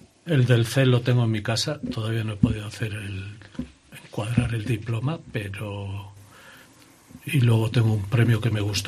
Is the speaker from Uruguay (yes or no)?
no; León, Castile and León, Spain; León es mi ciudad, es mi pueblo, es mi provincia. O sea, yo no me planteo salirme de León.